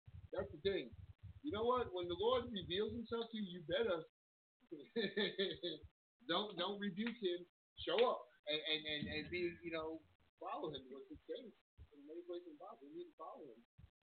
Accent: Queens, New York, United States; my testimony, growing up in Queens.

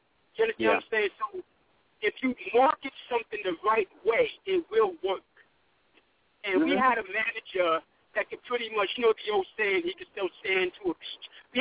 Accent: Brooklyn, New York, United States; I'm from Brooklyn, New York. We got that kind of unique kind of flow that comes out of Brooklyn

